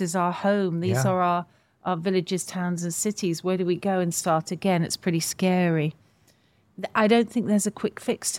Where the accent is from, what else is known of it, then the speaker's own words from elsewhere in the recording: United Kingdom; And I think really as Westerners, as Europeans, as British people, we're traumatized by that.